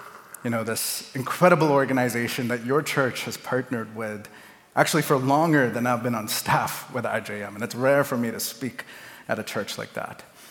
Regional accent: Mumbai, Maharashtra, India; now in United States; When I tell people that I was born and raised in Mumbai, India, they usually think my childhood looked like this.

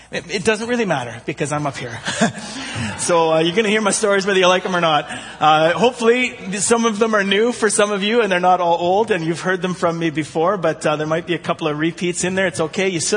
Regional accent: Edmonton, Alberta, Canada; I grew up in Edmonton.

